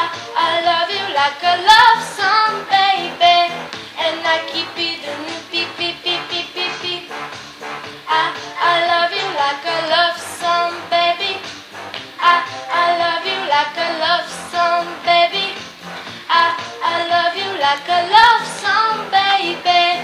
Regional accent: Vratsa, Vratsa Province, Bulgaria; От Враца.

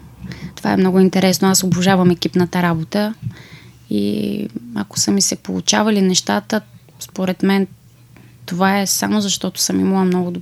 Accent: Ruse, Ruse Province, Bulgaria; Аз като режисьор и сценограф съм си русенка и играя в русенския театър.

